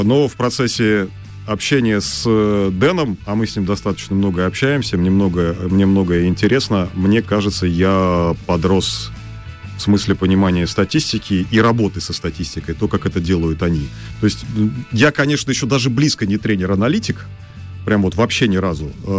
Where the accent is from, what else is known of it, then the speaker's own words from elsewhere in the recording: Moscow, Russia; но я москвич, вообще-то, и в силу этого с там, детских лет